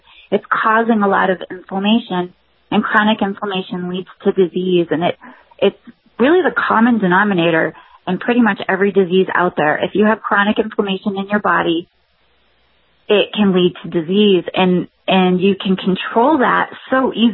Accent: New England, United States; now in Central Florida, United States; No, I'm actually from New England, and my family has been down here for almost 30 years.

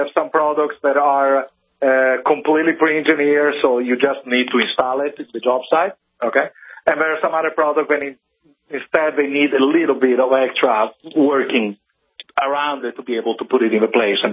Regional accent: Italy; accent: Italian; 42 years ago, over in Italy, and that's where my crazy accent came from, is my dad started as a blacksmith in a local city in the northern side of Italy.

